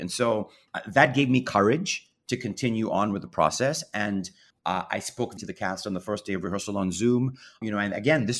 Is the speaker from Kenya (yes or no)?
yes; Kenya; now in United States; because I grew up in Kenya